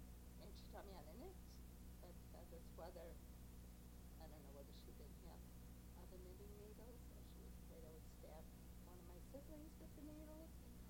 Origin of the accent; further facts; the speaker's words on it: Connacht, Ireland; On the island, off the coast of Galway.